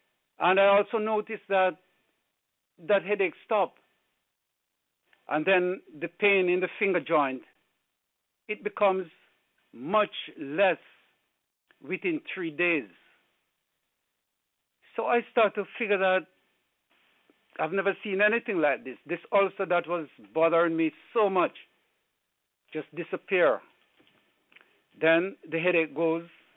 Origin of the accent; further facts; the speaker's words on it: Jamaica; when I'm a young man growing up in Jamaica by my grandfather while we used to be on the farm.